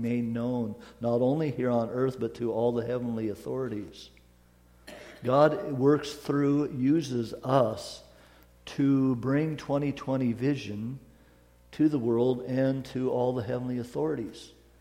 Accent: Eureka, Montana, United States; now in Sandpoint, United States; born and raised in Eureka, Montana, Christmas tree capital of the world. Here we are in Sandpoint.

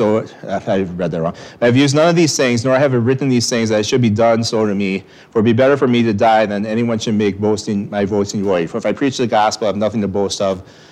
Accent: Wisconsin, United States; I'm from Wisconsin. I would put dairy cows in here because that's what I would think of drinking milk.

